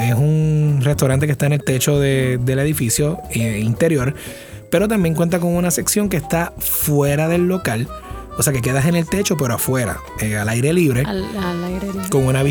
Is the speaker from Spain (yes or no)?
no; Puerto Rico; Y yo, como buen puertorriqueño, que no lee las instrucciones, empecé a darle al botón.